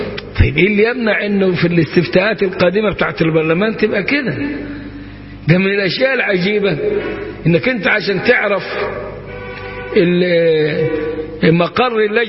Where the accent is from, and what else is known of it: Upper Egypt, Egypt